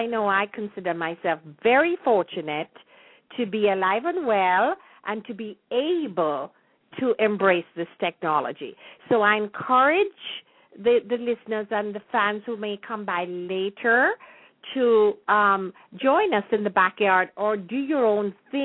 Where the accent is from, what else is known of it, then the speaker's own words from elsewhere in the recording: Jamaica; so that we can have some information of what life was like when we were growing up in Jamaica.